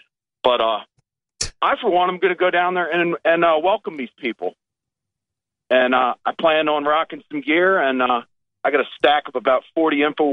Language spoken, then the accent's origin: English; Maryland, United States; And I, for one, like I said, I'm from Maryland.